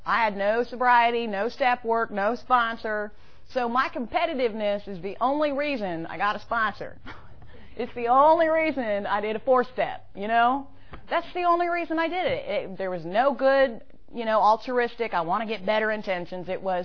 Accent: Atlanta, Georgia, United States; now in Woodstock, United States; I ain't up here in Woodstock getting my sobriety either. I'm from Atlanta.

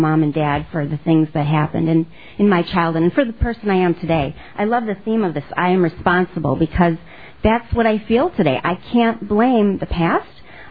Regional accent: Milwaukee, Wisconsin, United States; I'm a grateful member of Al-Anon. I'm from Milwaukee, Wisconsin, and very, very grateful to be here.

